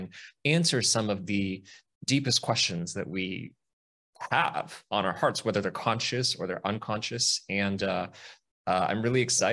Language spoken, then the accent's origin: English; United States; What to say about myself? I'm an American astrologer, among other things.